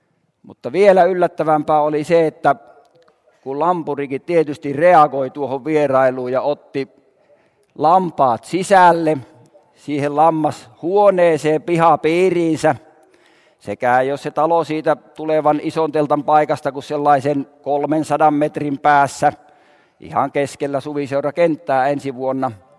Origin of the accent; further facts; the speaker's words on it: Äänekoski, Central Finland, Finland; Silloin ne ovat siellä minun kotiseudullani Äänekoskella.